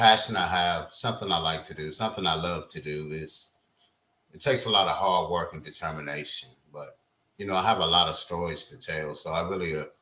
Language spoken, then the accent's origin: English; Appomattox, Virginia, United States; I'm originally from Appomattox, Virginia.